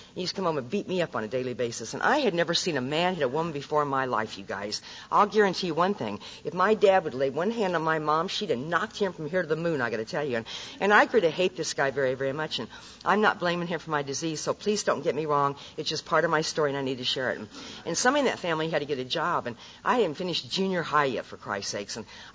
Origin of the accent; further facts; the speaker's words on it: Nebraska, United States; when I was growing up in Nebraska, there just wasn't a lot of drugs on the street.